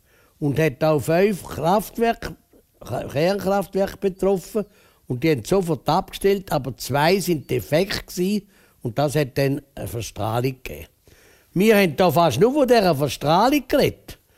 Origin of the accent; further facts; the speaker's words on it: Switzerland; Als Schweizer hätte man ja gehen können, oder?